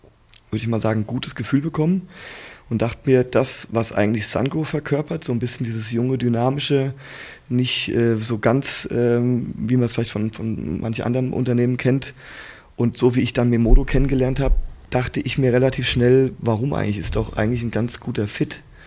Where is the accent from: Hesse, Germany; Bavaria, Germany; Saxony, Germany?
Hesse, Germany; ich komme mal aus Hessen